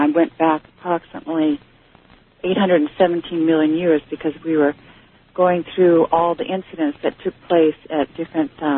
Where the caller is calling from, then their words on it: California, United States; And I'm calling from California, and I've just... arrived back in the United States from Germany after a few years over there.